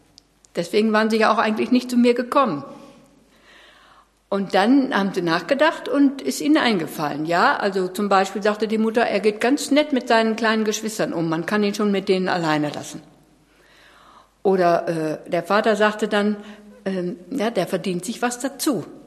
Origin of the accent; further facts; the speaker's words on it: West Germany, Germany; ich bin ja aus dem Westen und da war diese antiautoritäre Erziehung seit den 70er Jahren.